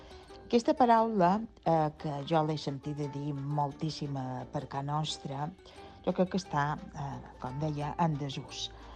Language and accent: Catalan; Campos, Balearic Islands, Spain; o manco en el meu poble, que és Campos